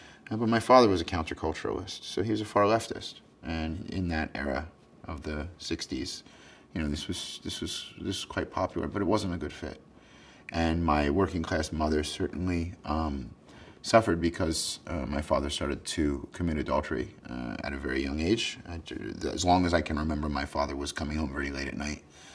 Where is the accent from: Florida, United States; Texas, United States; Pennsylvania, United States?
Pennsylvania, United States; born there; I was born in Pennsylvania, rural Pennsylvania.